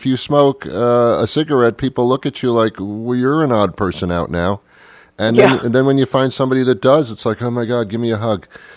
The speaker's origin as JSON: {"language": "English", "region": "New York", "country": "United States", "said": "I don't have an accent. I'm from New York, so that's not going to work here."}